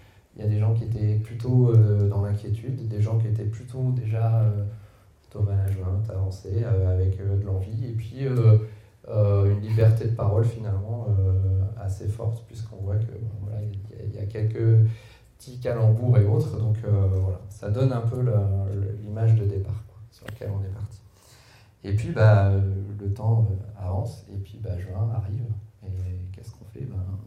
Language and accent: French; Normandy, France; peut-être ben oui, peut-être ben non, on est normand.